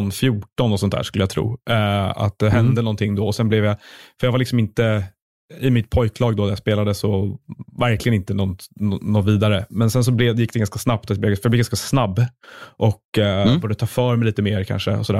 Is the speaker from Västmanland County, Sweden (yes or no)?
no; Stockholm, Stockholm County, Sweden; Men jag är också uppvuxen i Stockholm och i stan, så att jag har lite svårt att inte vara i stan.